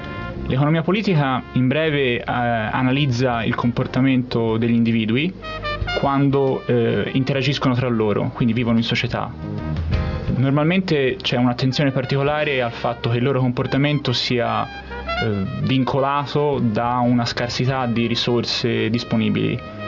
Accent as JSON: {"language": "Italian", "town": "Florence", "region": "Tuscany", "country": "Italy", "tie": "born or raised there", "said": "io sono nato e cresciuto a Firenze, dove ho fatto l'università"}